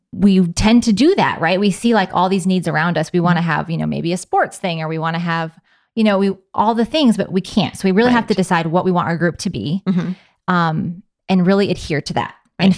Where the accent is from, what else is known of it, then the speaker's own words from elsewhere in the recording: New York, United States; And I grew up in Northern New York. There's very few homeschoolers in that part of the country.